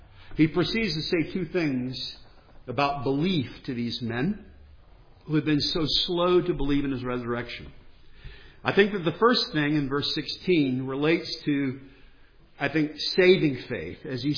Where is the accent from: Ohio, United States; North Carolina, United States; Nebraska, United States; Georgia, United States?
North Carolina, United States; I grew up in North Carolina watching ACC basketball and football and such